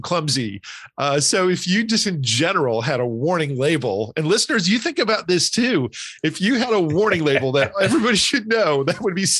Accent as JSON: {"language": "English", "region": "New Jersey", "country": "United States", "tie": "born or raised there", "said": "I grew up in New Jersey. So that's kind of my home part of the country."}